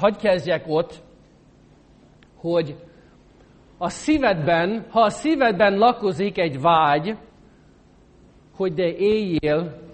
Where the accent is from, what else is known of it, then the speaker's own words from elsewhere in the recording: United States; Hungarian is a second language; now in Hungary; Én eredetileg amerikai vagyok, de 11 évig szolgálunk itt Magyarországon.